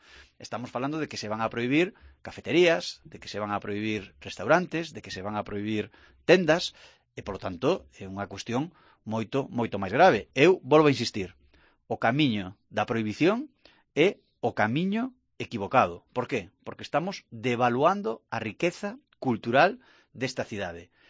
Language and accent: Galician; Santiago de Compostela, Galicia, Spain; born there; Eu nacín en Santiago. Eu levo toda a vida disfrutando das nosas cafeterías, dos nosos restaurantes e das nosas tendas.